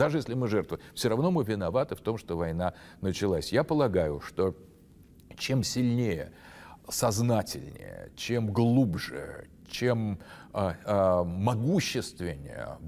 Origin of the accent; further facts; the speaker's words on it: Russia; Мы великороссы, вы белорусы.